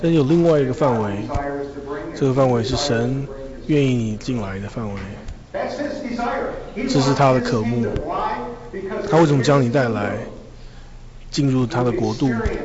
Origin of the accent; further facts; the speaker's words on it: China; 我们从中国来的